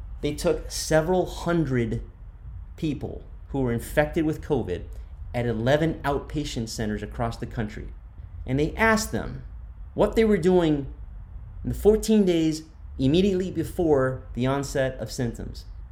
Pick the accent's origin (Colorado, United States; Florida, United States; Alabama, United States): Florida, United States; and my home state of Florida.